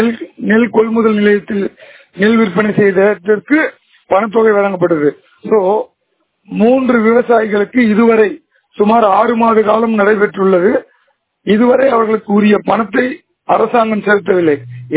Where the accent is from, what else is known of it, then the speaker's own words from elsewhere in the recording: Kinar, Tamil Nadu, India; என்னோட சொந்த ஊர் கிணாறு.